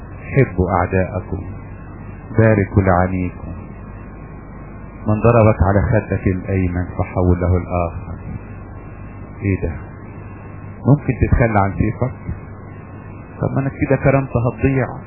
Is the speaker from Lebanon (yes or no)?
no; Upper Egypt, Egypt; عندنا في الصعيد يسموها الحتة الزفرة